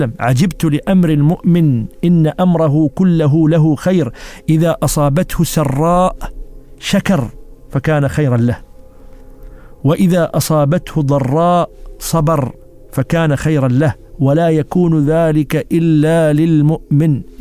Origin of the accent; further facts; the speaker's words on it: United Arab Emirates; قال لي: من وين أنت؟ قلت له: من الإمارات.